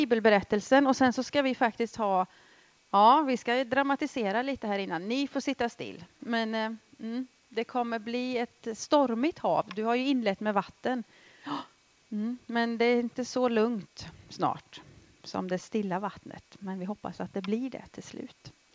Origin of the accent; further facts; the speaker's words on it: Västra Götaland County, Sweden; born there; now in Jönköping, Sweden; Och om en månad ungefär så blir jag 42 år. Jag är född i Västergötland. Men bor i Småland nu i Jönköping